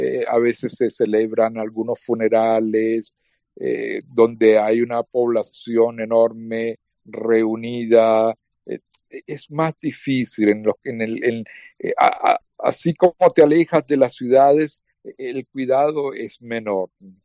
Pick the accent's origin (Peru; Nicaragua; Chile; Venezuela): Venezuela; Caracas, Capital District; Soy también venezolano, sí. Yo soy de Caracas, Caracas. Mi familia viene de la frontera con Colombia, de una región llamada Táchira, pero yo nací en Caracas, mi familia emigró a Caracas, la capital.